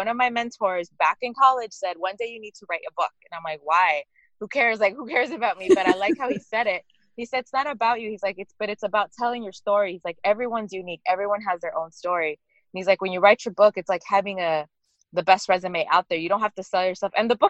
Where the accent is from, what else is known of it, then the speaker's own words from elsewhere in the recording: Inglewood, California, United States; I grew up in Inglewood